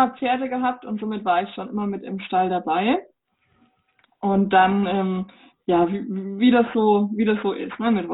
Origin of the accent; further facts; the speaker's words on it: Bavaria, Germany; born there; now in Erlangen, Germany; Ich komme aus dem schönes Frankenland. Also bin geboren in Oberfranken und lebe jetzt in Mittelfranken, in Erlangen.